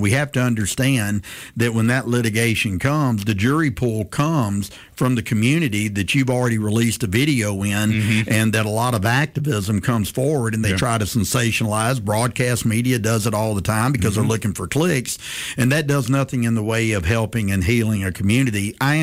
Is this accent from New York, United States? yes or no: no; Prichard, Alabama, United States; I do believe, growing up poor, and we talked about that earlier, where I grew up in Pritchard, I did have a lot of love, faith, and discipline.